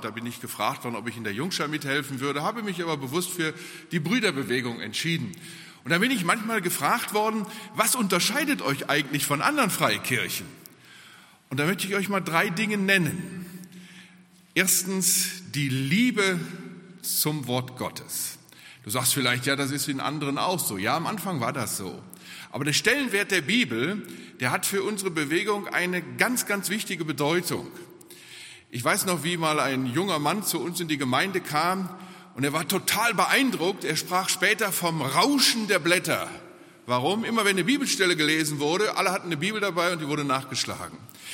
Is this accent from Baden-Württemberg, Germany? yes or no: no; Wuppertal, North Rhine-Westphalia, Germany; Ich bin in Wuppertal aufgewachsen, in einer großen Brüdergemeinde.